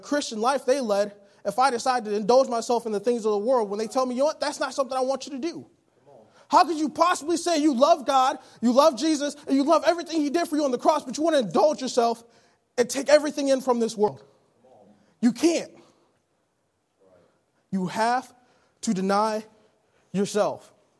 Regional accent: Detroit, Michigan, United States; Since I'm from Detroit, a lot of people think I follow the Detroit Lions.

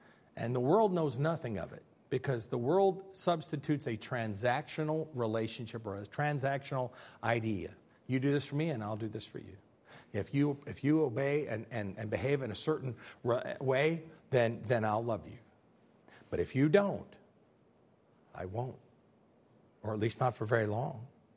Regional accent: Chicago, Illinois, United States; Or I'm from Chicago, so if I visit back to Illinois, it's dems and does and don't you know

